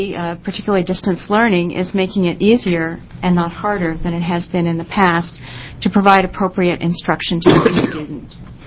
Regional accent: Portland, Oregon, United States; I'm here from Portland, Oregon, and I'm testifying on this bill on behalf of the Oregon Association for Talented and Gifted.

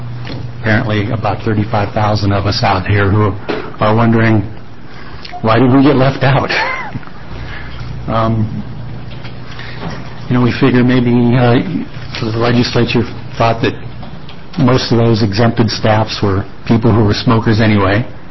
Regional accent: Salem, Oregon, United States; from Salem, Oregon.

